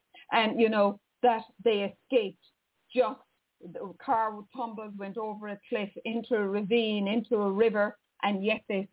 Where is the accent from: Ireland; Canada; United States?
Ireland; I'm Irish.